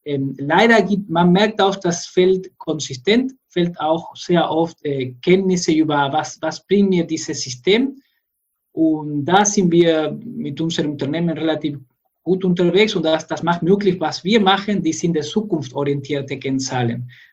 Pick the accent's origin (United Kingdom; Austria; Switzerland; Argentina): Argentina; moved away as an adult; now in Karlsruhe, Germany; Ich komme selbst aus Argentinien. Dort habe ich Elektroingenieure studiert